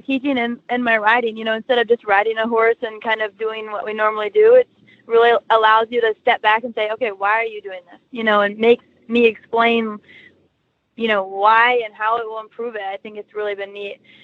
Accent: Louisville, Ohio, United States; I am 24 years old. I'm from Louisville, Ohio.

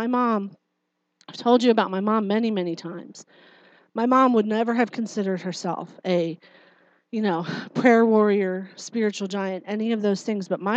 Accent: New Jersey, United States; I am from New Jersey, and I tell it like it is.

